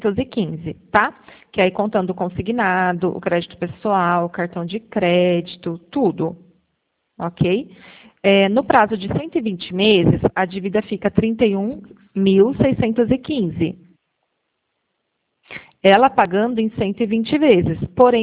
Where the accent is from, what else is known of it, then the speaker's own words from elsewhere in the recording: Pedreira, São Paulo, Brazil; eu sou de Pedreira.